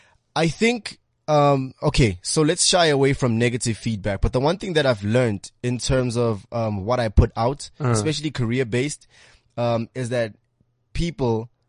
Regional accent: Bloemfontein, Free State, South Africa; also born or lived in Johannesburg; So I was born in Johannesburg. I went to school in Bloemfontein for how many years? From about grade 4 till I left matric, and then I came back to Joburg.

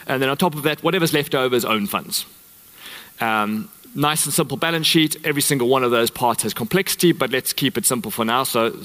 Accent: South Africa; accent: South African; for having a South African accent, and I get teased in South Africa for having an English accent.

